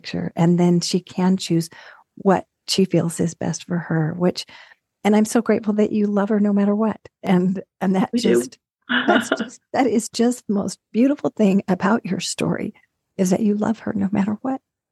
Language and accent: English; Arizona, United States; So I'm from Arizona.